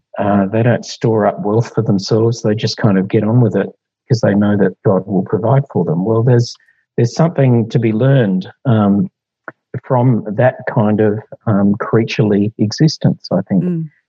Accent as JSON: {"language": "English", "region": "Tasmania", "country": "Australia", "tie": "born or raised there", "said": "You can see I was brought up in Tasmania."}